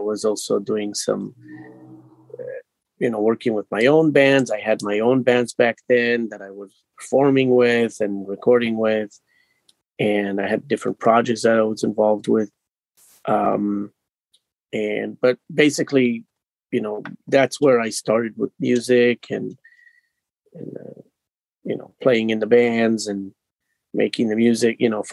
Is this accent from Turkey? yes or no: no; Israel; moved away as an adult; now in United States; I was born and raised in Israel. And that's where I, you know, lived most of my life. And I've been traveling around a bit, but that was, you know, short times. But I moved to the States when I was in my 30s.